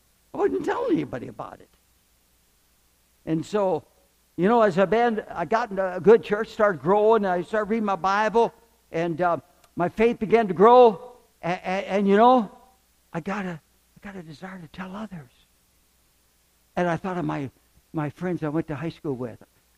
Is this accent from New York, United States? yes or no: no; Spokane, Washington, United States; I was raised in Spokane, Washington, and I put my faith and trust in Jesus Christ when I was 16 years old, a teenager.